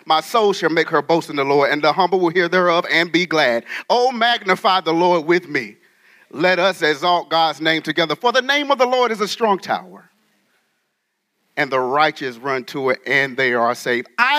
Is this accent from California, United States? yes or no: no; North Carolina, United States; accent: North Carolina; now in Richmond, United States; Now, I live in Richmond, but I am from North Carolina. Any North Carolinians in here? Hey, there you go. So that accent will come out if you have not heard it.